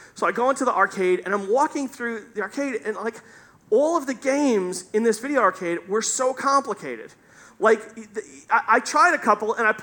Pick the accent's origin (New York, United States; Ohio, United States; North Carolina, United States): New York, United States; Staten Island; He was from Queens, I'm from Staten Island.